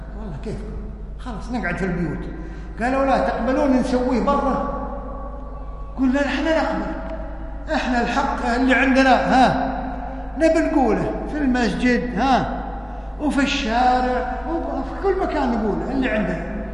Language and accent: Arabic; Kuwait; فجماعتنا في الكويت